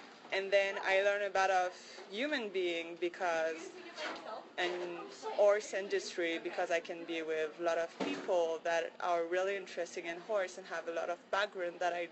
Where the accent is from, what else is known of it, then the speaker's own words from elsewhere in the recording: France; English is a second language; now in United States; No, I'm not. I came from France, actually, and I learned agriculture